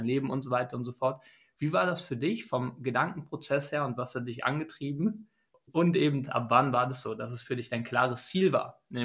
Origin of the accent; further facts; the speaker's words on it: Germany; vielleicht anders als für die deutschen Zuhörer, bei uns in Deutschland.